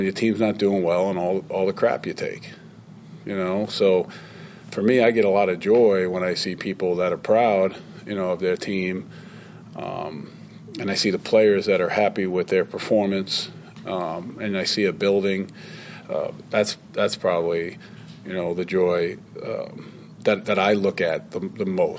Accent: New York, United States; When I first went to Syracuse University, and I was from New York.

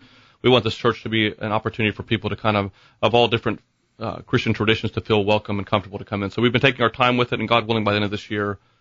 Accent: Jacksonville, Florida, United States; You know, I was born and raised here in Jacksonville, and I grew up with the Greek Festival being so much part of our city's entertainment

